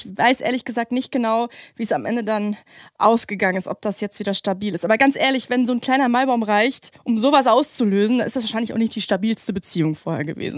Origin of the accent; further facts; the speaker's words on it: North Rhine-Westphalia, Germany; Also das ist so ein Riesending gewesen, vor allem so in meiner Jugend im Kölner Umland.